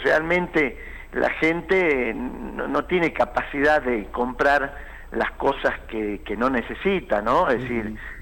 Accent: Argentina; como argentinos

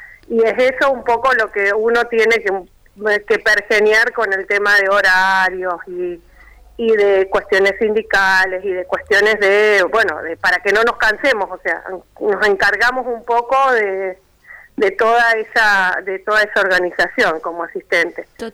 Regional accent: Mendoza, Argentina; Yo soy mendocina, así que somos cuyanas.

